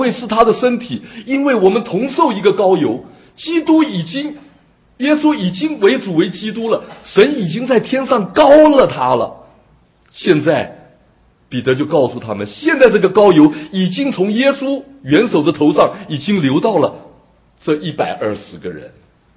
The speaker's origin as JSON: {"language": "Chinese", "country": "China", "lives_now": "United States", "said": "我们从中国来到美国，我们很自然的就能够把美国弄成 Chinatown"}